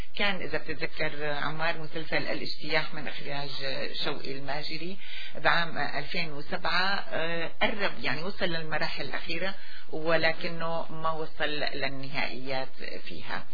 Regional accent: Syria; وعلى بلدنا سوريا

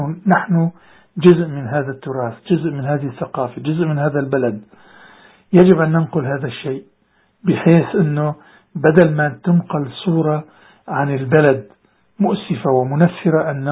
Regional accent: Syria; moved away; يحتم علينا كسوريين أمور عديدة

